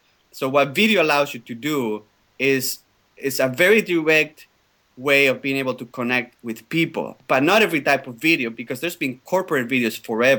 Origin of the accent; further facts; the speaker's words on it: Spain; now in Canada; The main job that really helped me was when we came to Canada in 1996, because I'm originally from Spain, and we, you know, I came with my father and my family here